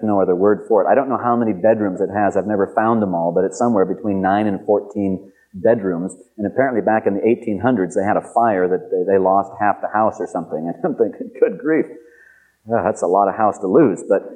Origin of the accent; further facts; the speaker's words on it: United States; true to my form as an American, I know one language